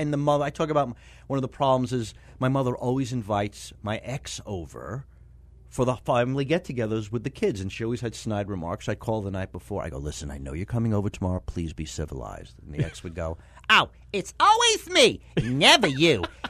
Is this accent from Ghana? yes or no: no; New York, United States; I grew up in New York like Steve, so mm-hmm. I know these characters.